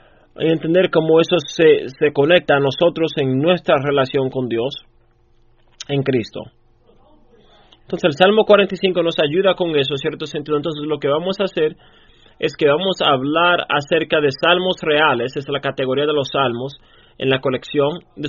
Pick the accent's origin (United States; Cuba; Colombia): United States; como americanos nosotros quizás, aun si tenemos un interés en la idea de real o de familias reales, lo mantenemos como que a melo dejo, o sea, luchamos una guerra para separarnos de la idea de teniendo un rey